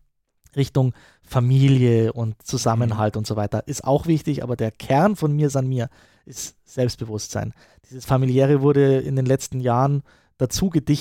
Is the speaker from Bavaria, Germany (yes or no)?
yes; Rosenheim, Bavaria, Germany; In meine Heimat und Geburtsstadt.